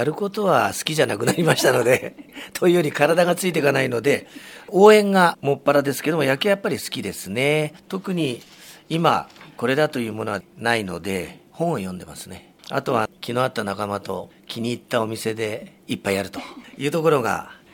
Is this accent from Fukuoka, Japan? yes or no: no; Hokkaido, Japan; now in Fujisawa, Japan; こちらの方に転居してまいりまして、それ以降はですね、一度も藤沢を出たことないんですが、それまで北海道で育ってまいりました。